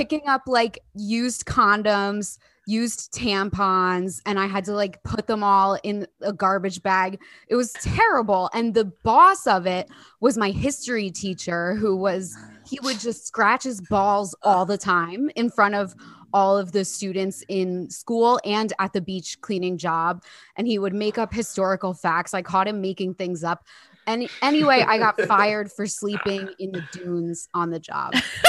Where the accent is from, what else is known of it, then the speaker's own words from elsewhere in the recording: New Jersey, United States; I had a pretty bad job. I grew up on the Jersey Shore, which, if you guys have ever heard of it, it's...